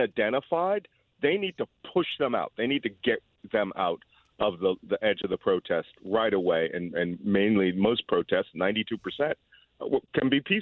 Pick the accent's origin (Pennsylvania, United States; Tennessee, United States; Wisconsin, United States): Pennsylvania, United States; Philadelphia; Well, again, I'm from Philadelphia. I've seen both the Super Bowl and the World Series won in my city